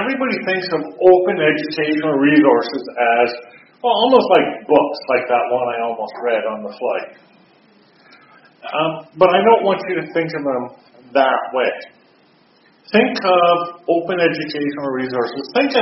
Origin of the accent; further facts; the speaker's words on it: Canada; Well, I'm a Canadian A.